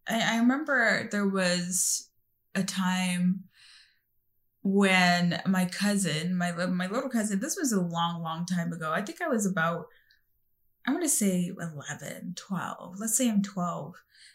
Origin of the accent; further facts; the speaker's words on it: Brooklyn, New York, United States; I grew up in Brooklyn. In Brooklyn. And there is a way that people navigate blackness in Brooklyn through slang, through music, through style, through expression.